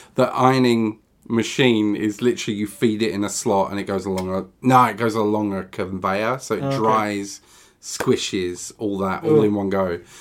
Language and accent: English; East of England, United Kingdom; Growing up in Essex, people's names get confused.